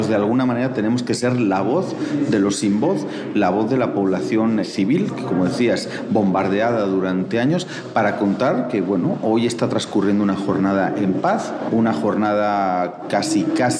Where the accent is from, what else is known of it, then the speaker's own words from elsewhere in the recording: Basque Country, Spain; born there; especialmente en mi caso, que además soy vasco de nacimiento